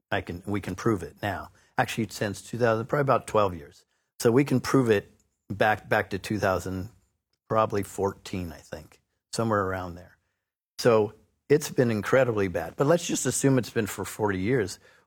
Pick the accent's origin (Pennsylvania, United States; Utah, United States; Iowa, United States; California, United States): California, United States; Yeah, 60 years.